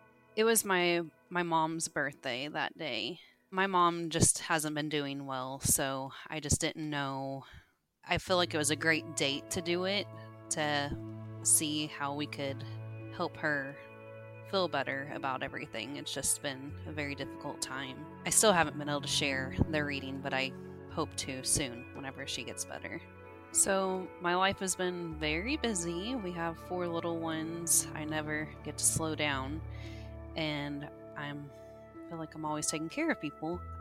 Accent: Evansville, Indiana, United States; I'm from Evansville, Indiana.

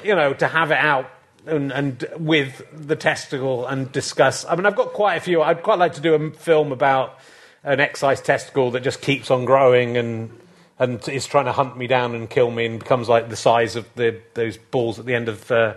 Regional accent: Yorkshire and the Humber, United Kingdom; I'm from Yorkshire originally

